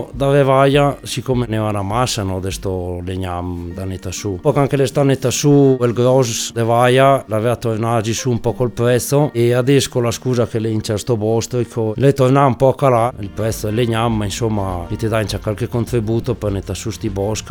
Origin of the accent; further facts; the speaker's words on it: Veneto, Italy; Sono nato a Tacol, sono originario da Tacol, e ho 29 anni